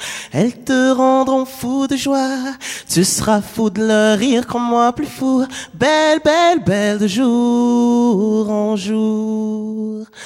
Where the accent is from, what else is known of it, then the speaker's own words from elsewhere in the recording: Quebec, Canada; also born or lived in Cameroon; je suis canadien, québécois, camerounais et souverain anonyme.